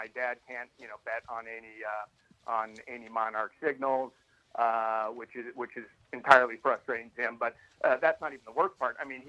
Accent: Arizona, United States; You know, growing up in Arizona, you know, my brothers and I and friends would drive up to Las Vegas

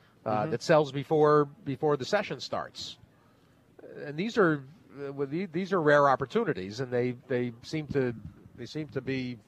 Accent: Connecticut, United States; also born or lived in New York; And I grew up in Connecticut, New York.

